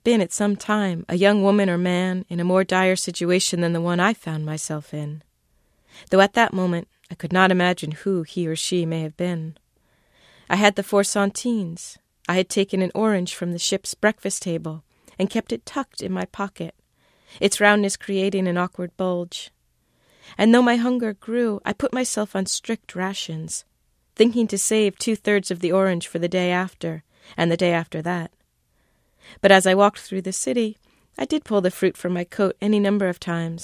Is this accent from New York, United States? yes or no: yes; Brooklyn, New York, United States; I'm a writer from Brooklyn.